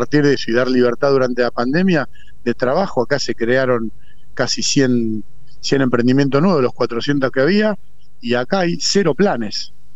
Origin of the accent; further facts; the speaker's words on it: Buenos Aires Province, Argentina; soy bonaerense, vivo en la provincia de Buenos Aires